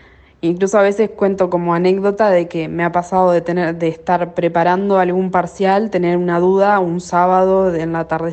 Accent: Colonia del Sacramento, Colonia, Uruguay; moved away as an adult; now in Tacuarembó, Uruguay; en mi caso en particular, soy de Colonia del Sacramento y me tuve que mudar a Tacuarembó para poder cursar la carrera.

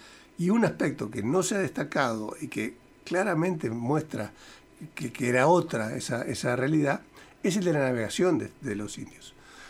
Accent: Uruguay; los montevideanos somos diferentes de los de Canelones. Pero el que lo mira desde la Argentina, simplemente, todos somos uruguayos.

